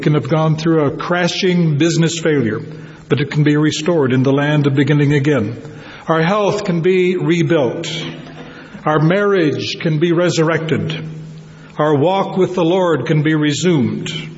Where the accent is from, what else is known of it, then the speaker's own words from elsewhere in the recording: California, United States; also born or lived in Oklahoma; It's certainly not California, though I was born in Oklahoma. I grew up in California.